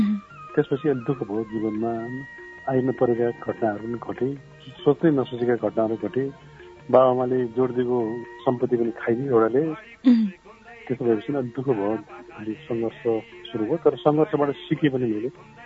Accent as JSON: {"language": "Nepali", "town": "Kathmandu", "region": "Bagmati", "country": "Nepal", "tie": "born there", "said": "म काठमाडौँमै जन्मेँ, तर मेरो बाल्यकाल चाहिँ यता पनि बितेको छ, उता पनि बितेको छ।"}